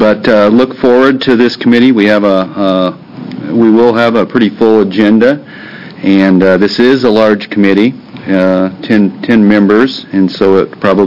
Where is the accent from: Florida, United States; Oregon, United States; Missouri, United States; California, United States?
Oregon, United States; Eugene; I'm from District 8, which is Eugene